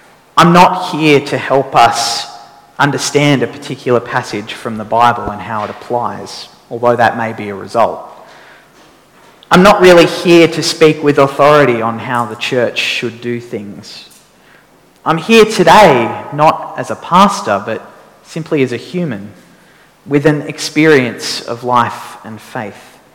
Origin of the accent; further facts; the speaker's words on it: Katoomba, New South Wales, Australia; born there; I was born in Katoomba, but we moved around a lot.